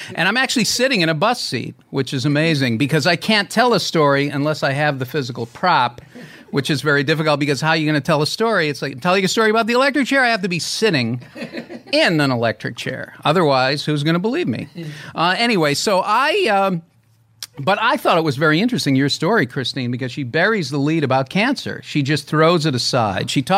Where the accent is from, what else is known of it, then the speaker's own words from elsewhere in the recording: Boston, Massachusetts, United States; Well, I tell you, I come from Boston, and Boston, as you know, is a very racially tense area.